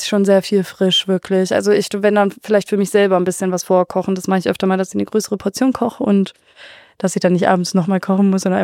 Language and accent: German; Augsburg, Bavaria, Germany; ich bin hier halt geboren und aufgewachsen in Augsburg. Und ich habe eigentlich auch nicht vor, hier irgendwann wegzuziehen